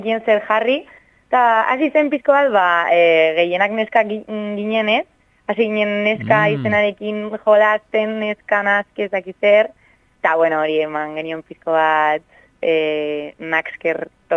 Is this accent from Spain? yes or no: yes; Villava, Navarre, Spain; gutako lau Atarrabiakoa gara